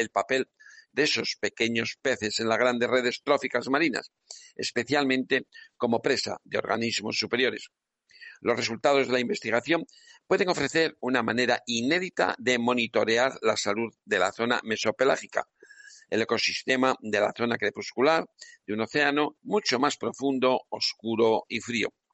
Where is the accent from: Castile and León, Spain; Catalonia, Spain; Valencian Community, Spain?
Castile and León, Spain; León; Que León, mi tierra, que es la catedral de las truchas Fario, no creo que sea noticia.